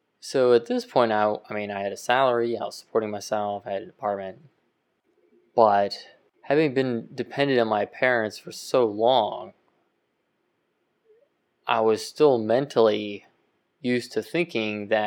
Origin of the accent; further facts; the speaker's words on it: Pittsburgh, Pennsylvania, United States; And so when I was growing up in Pittsburgh is a predominantly Catholic portion of the country.